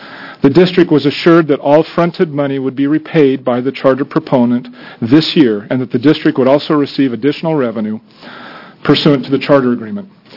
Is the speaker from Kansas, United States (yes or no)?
no; Burns, Oregon, United States; I'm from Burns, Harney County, Oregon. I want to tell you a little bit about myself first. I grew up in Burns, graduated from high school there, went off to college, law school, came back to Burns about 22 years ago to raise a family.